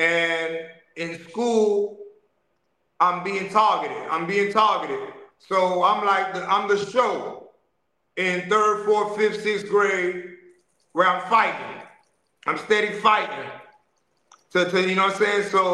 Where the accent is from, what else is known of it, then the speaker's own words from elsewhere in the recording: Haiti; moved away; I came from Haiti, 1984. We had a president called Jean-Claude Duvalier, and he was a dictator.